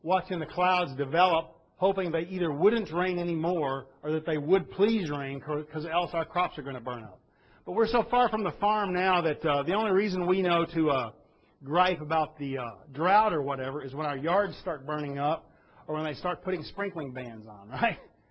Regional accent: United States

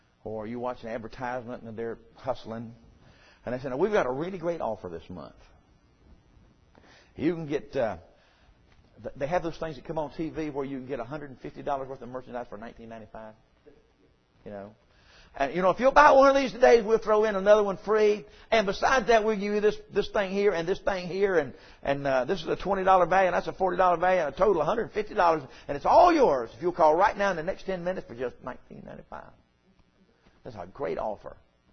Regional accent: the South, United States; born there; And God, let me be born here. That's a blessing. I was born in the South. That's just the goodness of God. I could have been a Yankee.

